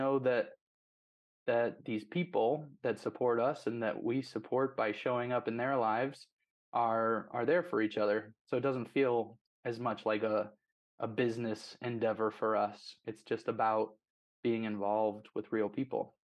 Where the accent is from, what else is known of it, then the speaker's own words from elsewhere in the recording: Denver, Colorado, United States; I grew up in Denver, Colorado with Justin.